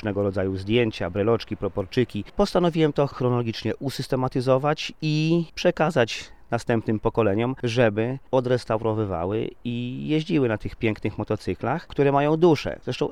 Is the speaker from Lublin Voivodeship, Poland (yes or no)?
yes; Świdnik, Lublin Voivodeship, Poland; Ja urodziłem się w Lublinie, ale od małych lat mieszkam w Świdniku.